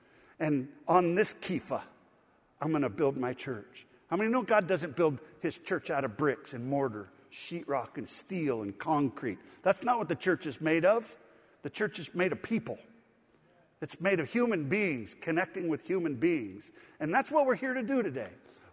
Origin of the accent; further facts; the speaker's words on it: Mexico; I grew up in Mexico. You know, I went to kindergarten first when I was 4 at a bilingual school that was run by Swiss people.